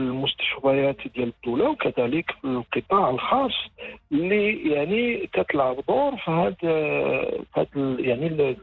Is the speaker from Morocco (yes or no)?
yes; Morocco; اغلب يعني التدخلات طبية وشبه طبية موجودة الحمد لله عندنا في المغرب